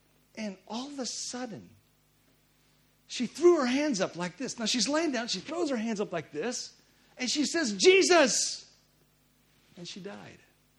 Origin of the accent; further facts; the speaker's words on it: Illinois, United States; I mean, I grew up near Chicago, but if somebody came by and said, hey, I'm from Kansas City, I don't care who they are, man, I connect with them